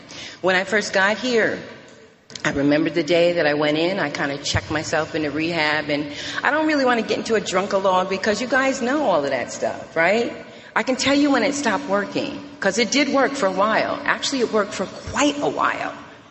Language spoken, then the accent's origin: English; Albany, New York, United States; now in Charlotte, United States; I'm from Albany, New York. I actually just moved to Charlotte, and I love Charlotte. Just moved to Charlotte, North Carolina, but I drank and used in Albany, New York, and I got sober in Albany, New York.